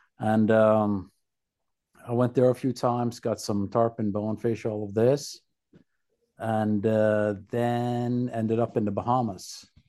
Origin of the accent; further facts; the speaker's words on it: Norway; English is a second language; I grew up in Norway, small town, started fishing when I was like 3.